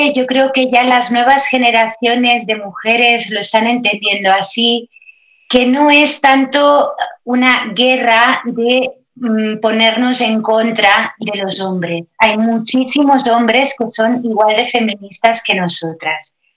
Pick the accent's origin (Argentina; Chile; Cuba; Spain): Spain; Balearic Islands; Y soy de Mallorca